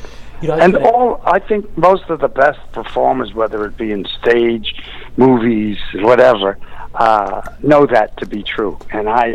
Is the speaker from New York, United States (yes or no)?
yes; New York, United States; when I was little, I came from Queens, New York, and it was a real poor, matter of fact, real poor.